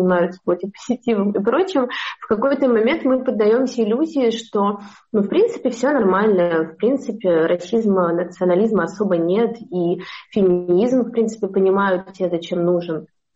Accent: Moscow, Russia; moved away; нахожусь в другой стране сейчас. Вот. И мне максимально близко ее позиция, потому что я сама родилась и выросла в Москве и как бы никогда не жила ни в каком другом городе и всегда считала Россию как бы своим домом.

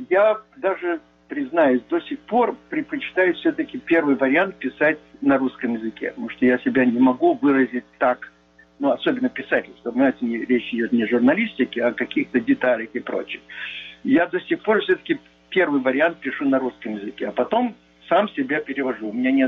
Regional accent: Odesa, Odesa Oblast, Ukraine; Но поскольку я родился и вырос в Одессе, это как бы было частью настроение в Одессе.

